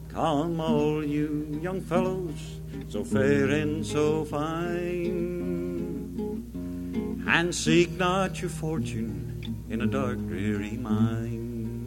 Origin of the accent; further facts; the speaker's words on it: West Virginia, United States; I made the statement several times that I grew up in West By God, Virginia.